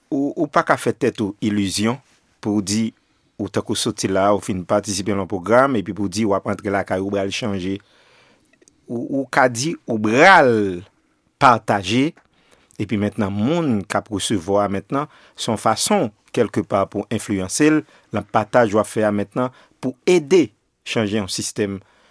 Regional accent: Haiti; c'est seulement même qui est là en tant qu'haïtien

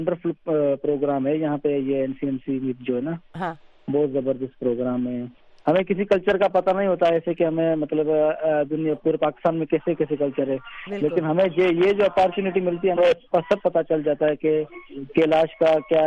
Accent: Sanghar, Sindh, Pakistan; میں سانگڑ سے ہوں. سانگڑ سے 25 کلومیٹر دور ایک ہمارا گاؤں ہے, چوٹیاری شہر.

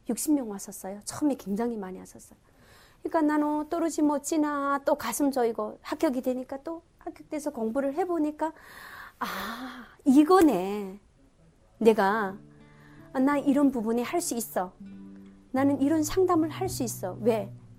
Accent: North Korea; now in South Korea; 나는 북한 사람이다.

